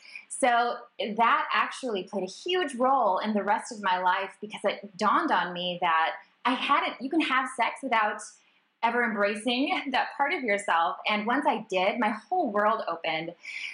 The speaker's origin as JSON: {"language": "English", "region": "Minnesota", "country": "United States", "tie": "born or raised there", "said": "I grew up in Minnesota, where you are, and in a community that was quite, you know, a lot of communities don't talk about sexuality"}